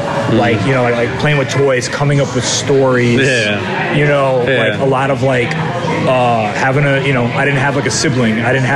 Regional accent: Richmond, Virginia, United States; Well, I was born in Richmond, Virginia in 1989.

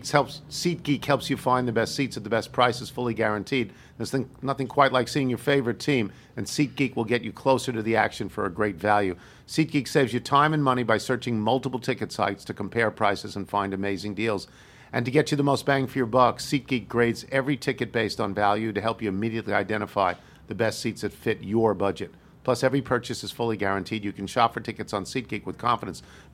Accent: New Zealand; now in Berlin, Germany; I'm a New Zealander living in Berlin.

